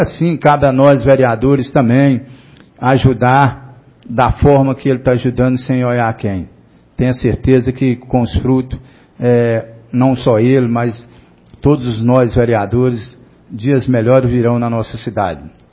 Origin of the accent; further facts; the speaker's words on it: Bahia, Brazil; now in Formosa, Brazil; eu sou de família humilde, vim da Bahia até a cidade de Formosa. Nos tempos, meus pais me disseram que a gente veio da Bahia até a Formosa até a pé.